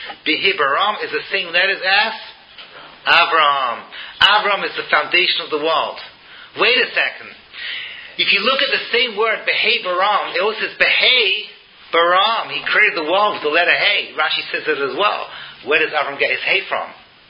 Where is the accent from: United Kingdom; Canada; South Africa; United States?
United Kingdom; England; When I grew up in England, it was always ladies first.